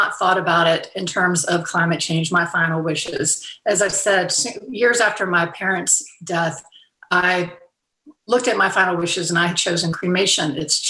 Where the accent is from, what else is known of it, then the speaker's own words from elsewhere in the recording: Fairhope, Alabama, United States; I haven't been to my hometown in Fairhope, Alabama in 2 years because of pandemic. But this year I am going back home.